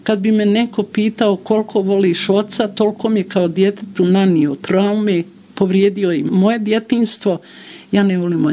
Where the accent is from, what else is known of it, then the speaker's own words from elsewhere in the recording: Banja Luka, Republika Srpska, Bosnia & Herzegovina; Kako sam rođena u Banja Luci, ja sam preživjela i te katastrofe